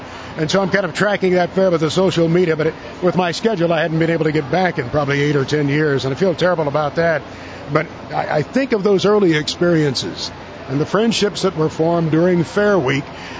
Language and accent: English; Indiana, United States; Yeah, I grew up on the farm in Gibson County, Indiana, just across the line from Mount Carmel, Illinois.